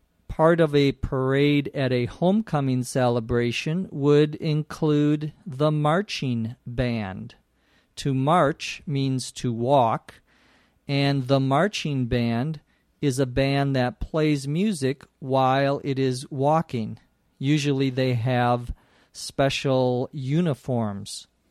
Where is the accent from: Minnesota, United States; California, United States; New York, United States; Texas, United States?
California, United States; Los Angeles; from Los Angeles, California.